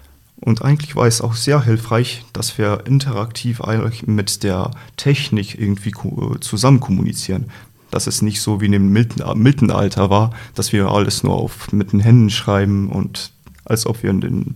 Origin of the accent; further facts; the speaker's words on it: Slovenia; German is a second language; Ich komme aus Slowenien und ich studiere hier jetzt Chemie.